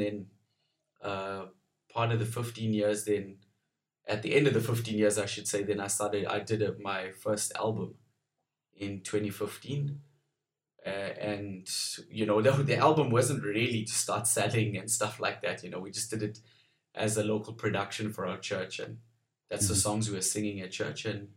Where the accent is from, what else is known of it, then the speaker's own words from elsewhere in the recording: Durban, KwaZulu-Natal, South Africa; I'm from Durban, South Africa. I'm from a church called Rhema Durban, which is in KZN